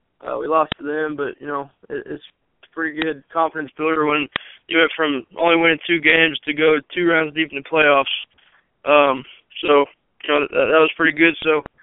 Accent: Columbus, Ohio, United States; also born or lived in Washington / Germany; now in San Antonio, United States; I'm from Yeah, Columbus, Ohio. But my dad's in the Army. So, you know, I've been in Washington, Germany a couple of times. Our last assignment was in San Antonio.

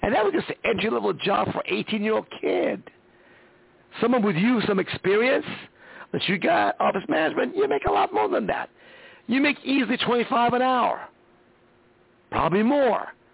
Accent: Iran; also born or lived in California; now in United States; Well, you know, I was born and raised in Iran. Came to America in 1977, and I stayed here because it was a better place.

